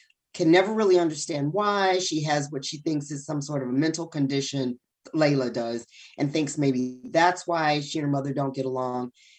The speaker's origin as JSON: {"language": "English", "town": "Detroit", "region": "Michigan", "country": "United States", "said": "I'm from Detroit. And so I wanted to tell a Detroit story."}